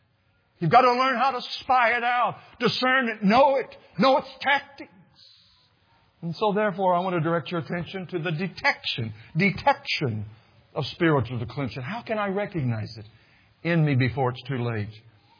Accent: Missouri, United States; growing up in the Ozarks of the southern, southwest part of Missouri, I used to swim a lot in rivers.

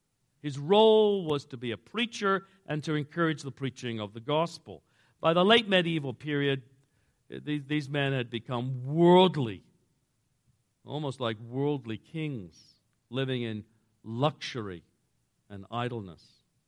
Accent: England, United Kingdom; growing up in England

